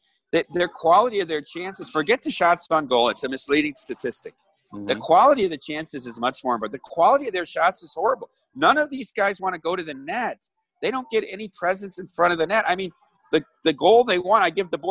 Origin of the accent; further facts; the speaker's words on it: Dubuque, Iowa, United States; my hometown, Dubuque, Iowa, with the Dubuque Fighting Saints when they brought that franchise back.